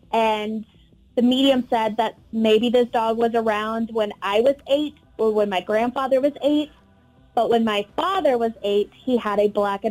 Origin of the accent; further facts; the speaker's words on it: Houston, Texas, United States; I don't even know if she even knew if I was from Houston.